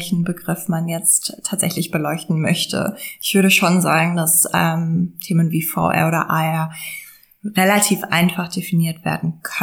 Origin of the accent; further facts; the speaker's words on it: London, United Kingdom; German is a second language; moved away as an adult; now in Germany; Also mein Hintergrund ist eigentlich, dass ich aus England komme. Also ich bin in London groß geworden. Ich habe auch in England studiert